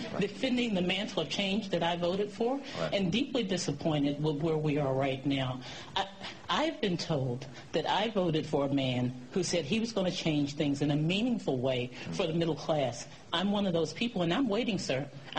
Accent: United States; I'm also a mother, I'm a wife, I'm an American veteran, and I'm one of your middle-class Americans.

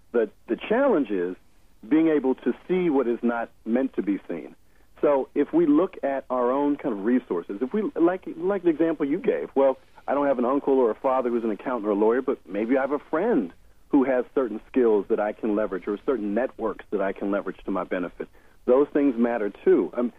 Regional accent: Chicago, Illinois, United States; when people find out that I'm from Chicago

